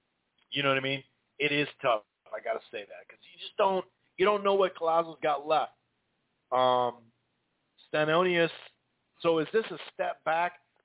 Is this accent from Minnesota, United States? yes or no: yes; Minnesota, United States; accent: Minnesota; So anyway, sorry, that was my Minnesota accent.